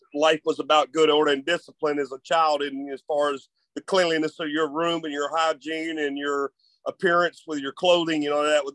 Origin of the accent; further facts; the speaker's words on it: Mississippi, United States; also born or lived in Louisiana, United States; I grew up in South Mississippi on a small bayou, and then I lived in Louisiana for a while